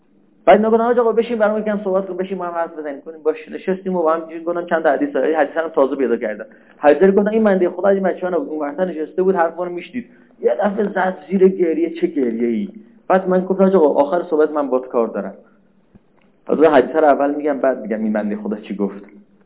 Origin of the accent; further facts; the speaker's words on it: Tehran, Tehran Province, Iran; now in Qom, Iran; اومدم قم از تهران بودم من، بعد اومدم قم دنبال خونه گشتم